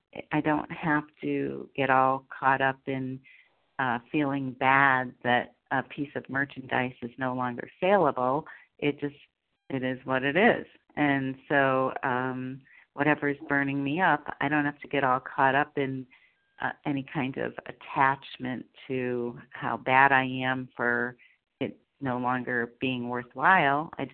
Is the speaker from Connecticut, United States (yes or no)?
yes; Connecticut, United States; And I'm from Connecticut, a recovered compulsive overeater